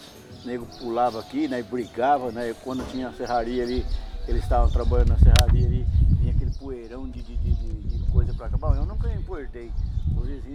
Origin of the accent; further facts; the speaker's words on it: Bauru, São Paulo, Brazil; 50 anos, eu nasci e criado em Bauru.